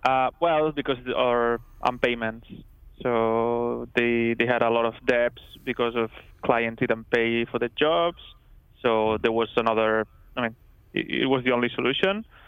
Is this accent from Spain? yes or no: yes; Alella, Catalonia, Spain; I grew up in Alella. Alella is a small town just off Barcelona.